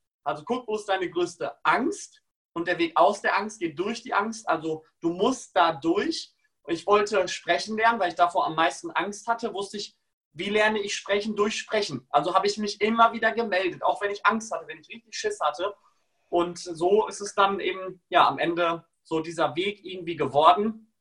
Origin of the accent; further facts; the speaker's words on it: Münster, North Rhine-Westphalia, Germany; 25 Jahre alt. Ich komme gebürtig vom Bauernhof aus der Nähe von Münster. Da bin ich groß geworden, also 2000 Einwohner.